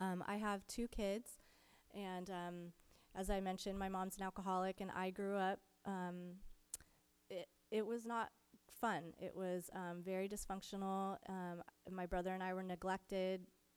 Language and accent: English; United States; also born or lived in Scotland; we were Americans in this small Scottish village.